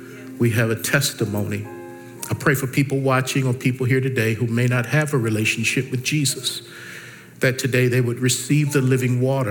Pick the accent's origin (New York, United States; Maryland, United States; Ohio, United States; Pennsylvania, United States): Maryland, United States; Baltimore; some of my history growing up in Baltimore, Maryland.